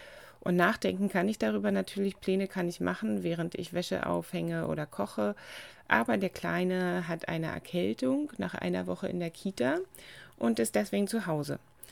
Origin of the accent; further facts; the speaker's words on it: Brandenburg an der Havel, Brandenburg, Germany; Es gibt eine Serie von Skizzen aus meiner Heimatstadt Brandenburg zum Beispiel.